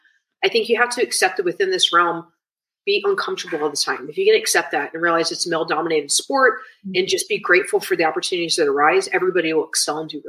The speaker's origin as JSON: {"language": "English", "country": "Japan", "tie": "born or raised there", "said": "like I grew up in Japan and, you know, as an American child, but ethnic wise, like Lebanese and Irish, I didn't really have identities within Japan."}